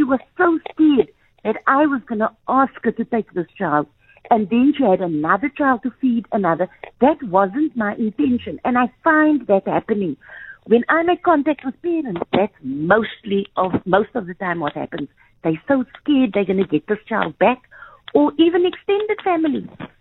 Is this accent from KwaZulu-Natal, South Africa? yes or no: no; Cape Town, Western Cape, South Africa; I grew up on the Cape Flats with 5 of us in 1 small bedroom.